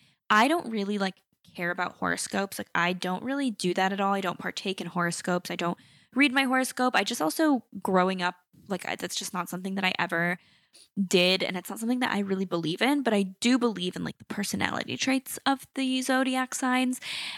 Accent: Florida, United States; And so I grew up going to Disney because I grew up in Florida.

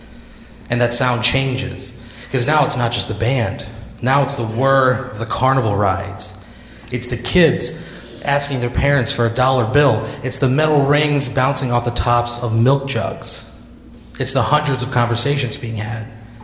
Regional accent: Dupo, Illinois, United States; Every year, my hometown of Dupo, Illinois, throws a party.

